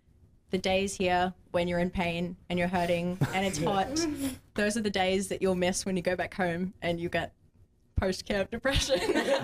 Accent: Australia; This is my third camp in America. I'm from Australia.

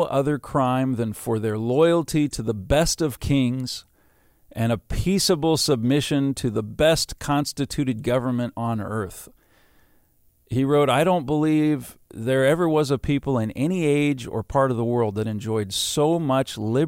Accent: United States; I'm as patriotic an American as you'll find, and I love studying about the heroes of the American Revolution

